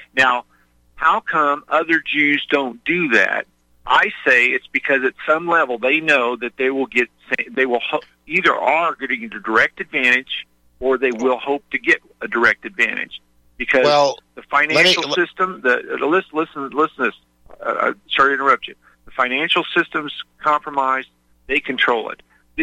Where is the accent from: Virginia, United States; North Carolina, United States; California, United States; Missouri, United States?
Missouri, United States; I'm originally from Missouri. I'm originally from the Show Me State.